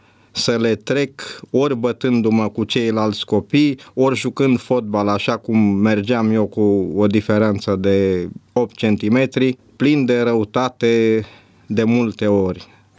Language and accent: Romanian; Jimbolia, Timiș County, Romania; born there; Pe 28 iunie 1948, în cel mai frumos oraș din țară, Jimbolia, la 42 de kilometri de Timișoara.